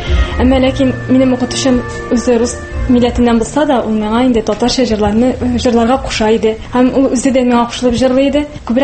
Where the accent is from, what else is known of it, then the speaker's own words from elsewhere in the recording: Izhevsk, Udmurtia, Russia; Мин Ижауда үстем, бик яхшы татар фольклорында үстем. Әбием белән татарча сөйләштек, шуңа сөйләшәм татарча.